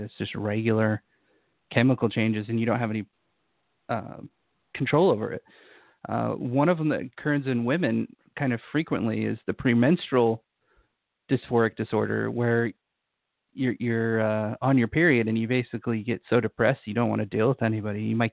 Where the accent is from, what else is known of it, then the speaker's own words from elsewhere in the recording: Utah, United States; I used to live in Utah. I grew up in Utah, and there's heavy winters there.